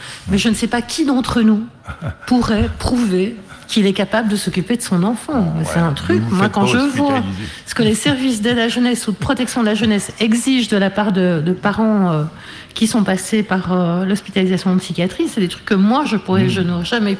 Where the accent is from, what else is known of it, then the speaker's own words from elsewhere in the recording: Belgium; Alors, chez nous, en Belgique.